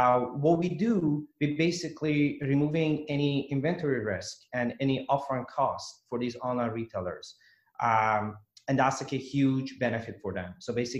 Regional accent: Iran; English is a second language; moved away as an adult; now in Vancouver, Canada; Yeah. So I'm originally Iranian. I moved to Vancouver in 2012 to study medicine at UBC, University of British Columbia.

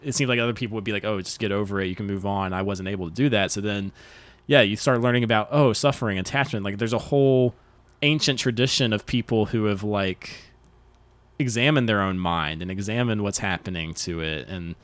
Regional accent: North Carolina, United States; Okay, so maybe you're more on the cutting edge than we were in like North Carolina. Whereas like, I mean, I was a Christian all the way through high school.

